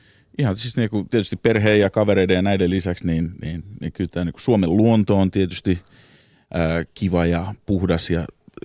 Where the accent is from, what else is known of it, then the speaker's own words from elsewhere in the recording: Helsinki, Uusimaa, Finland; now in New York, United States; Mä asun Manhattanilla. Mä alun perin kotoisin Helsingin Takatöölöstä, niin mä asun tuolla Upper East Sidella, joka on vähän niin kuin tämmöinen New Yorkin Takatöölö.